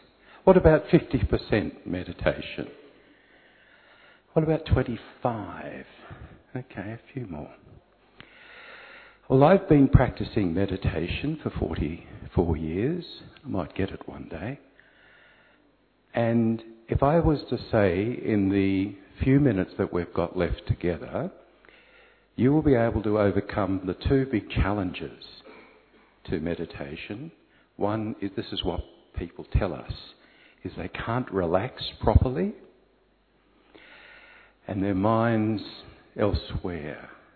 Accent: Australia; Trust me, I'm an Aussie, right?

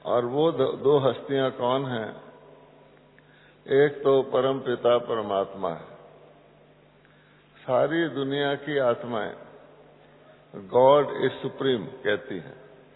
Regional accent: Maharashtra, India; मैं महाराष्ट्र का रहने वाला हूं

